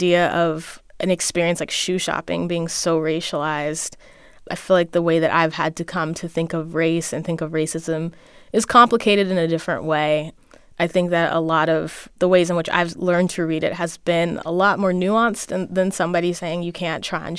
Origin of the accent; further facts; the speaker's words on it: California, United States; You know, I grew up in a lot of culturally diverse spaces and definitely not majority black spaces